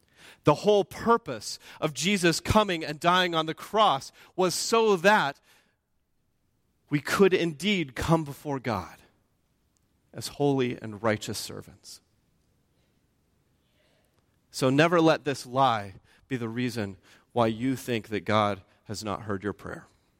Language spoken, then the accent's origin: English; Oklahoma, United States; I grew up in Oklahoma.